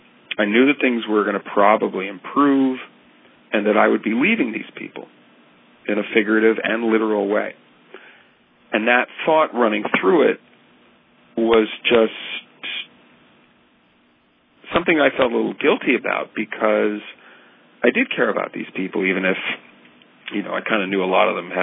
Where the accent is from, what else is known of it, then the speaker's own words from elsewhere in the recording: Providence, Rhode Island, United States; And I grew up in Providence, Rhode Island, back at the time when Providence, Rhode Island was really just a mob-run, economically devastated dump.